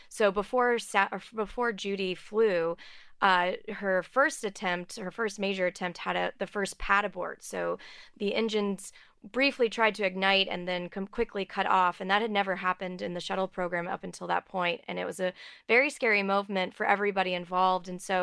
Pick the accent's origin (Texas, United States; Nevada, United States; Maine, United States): Texas, United States; So I grew up outside of Houston.